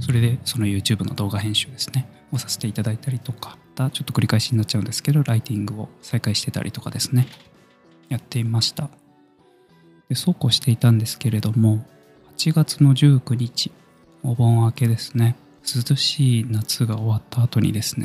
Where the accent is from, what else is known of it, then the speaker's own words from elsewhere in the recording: Kumamoto, Japan; moved away as an adult; also born or lived in Fukuoka / Tokyo; 18歳から福岡、30歳から東京で暮らし、35歳で会社を辞め、地元の熊本でフリーランスのウェブライターとして生きることにした僕が、